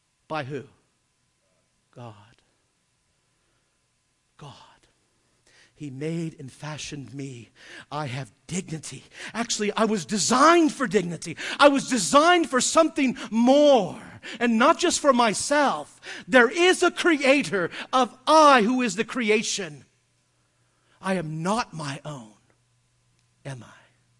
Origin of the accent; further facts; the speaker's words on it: United States; I know we don't do that as American men, right?